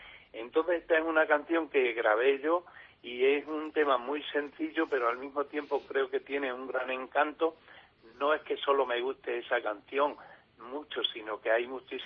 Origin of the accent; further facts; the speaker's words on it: San Vicente de Alcántara, Extremadura, Spain; voy a hacer el concierto el sábado a las 12:30 de la noche en mi pueblo, San Vicente de Alcántara